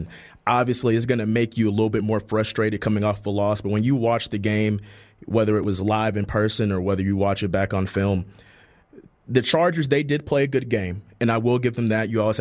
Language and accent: English; Charlotte, North Carolina, United States; I grew up in Charlotte